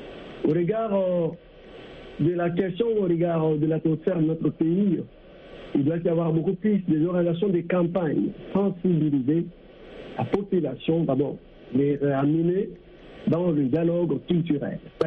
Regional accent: Katanga, DR Congo; Si j'oublie aujourd'hui que je suis peut-être un Katangé, et je dis que je suis congolais d'office

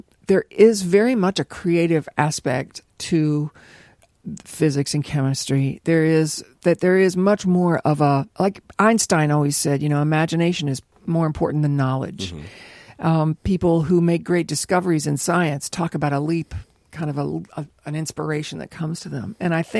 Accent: West Virginia, United States; And I also at the time knew that I was from West Virginia. So I thought Nashville was a place I could be comfortable, but not New York or LA.

